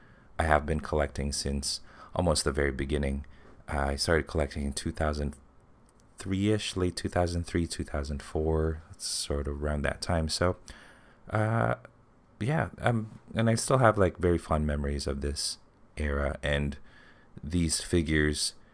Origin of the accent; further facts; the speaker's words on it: Canada; This is coming from a Canadian collector. I'm from Canada.